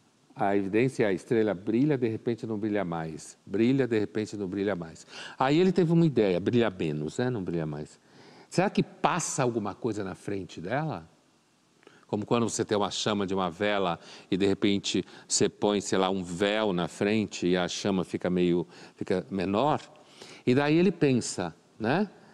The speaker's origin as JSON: {"language": "Portuguese", "country": "Brazil", "tie": "born or raised there", "said": "Eu lembro da minha adolescência, da minha infância no Brasil"}